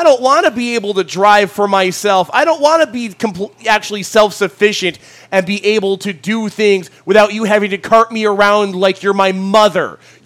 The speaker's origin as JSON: {"language": "English", "town": "Detroit", "region": "Michigan", "country": "United States", "tie": "born or raised there", "said": "if you are living somewhere like where I grew up in Detroit"}